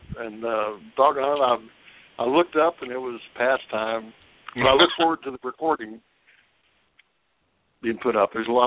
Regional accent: North Myrtle Beach, South Carolina, United States; I'm from North Myrtle Beach, South Carolina

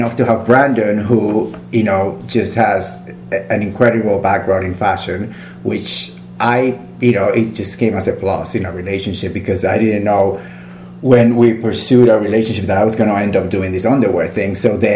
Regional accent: Puerto Rico; moved away as an adult; now in New York, United States; I was born in Puerto Rico. My parents are Cuban exiles that left Cuba in the 50s. I was in Puerto Rico until I was 18, and then I went to undergrad in Boston University.

